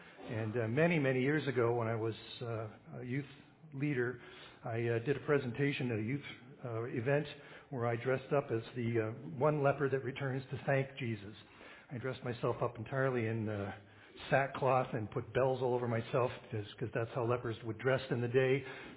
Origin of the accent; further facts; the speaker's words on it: Scotland, United Kingdom; accent: Scottish; if I hit the letter R, it goes Glasgow for some reason. So the only way I could get out of my Scottish accent was to go